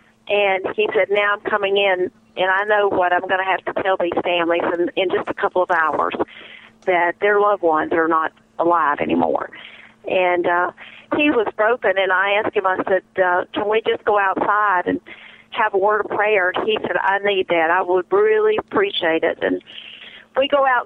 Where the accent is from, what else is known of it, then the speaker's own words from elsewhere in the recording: the South, United States; accent: Southern; God used my southern accent as a wake-up call for this man.